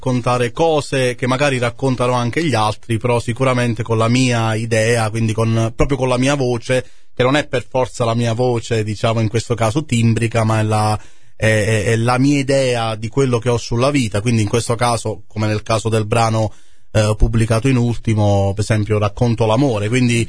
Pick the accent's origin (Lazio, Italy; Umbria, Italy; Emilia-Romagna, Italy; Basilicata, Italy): Basilicata, Italy; Essendo io lucano, essendo del sud, avendo viaggiato molto